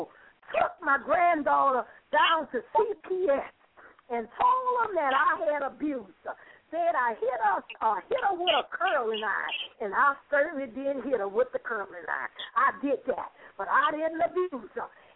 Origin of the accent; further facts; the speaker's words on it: New Orleans, Louisiana, United States; I'm from New Orleans. Hallelujah, but the Lord knew in 2005 Katrina was coming.